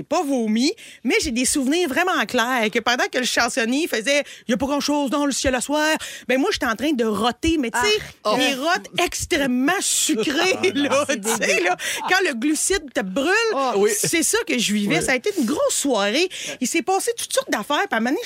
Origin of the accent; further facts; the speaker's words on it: Quebec, Canada; Nous sommes Québécois.